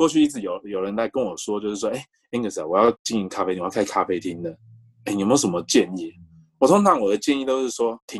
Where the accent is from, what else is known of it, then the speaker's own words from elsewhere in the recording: Xinzhuang, New Taipei, Taiwan; now in Melbourne, Australia; 然后我在墨尔本已经23年了，然后我是从台湾台北新庄来的，然后我现在是在经营一间咖啡厅，我在 Mitchell 也就是在墨尔本的东边大约20公里处。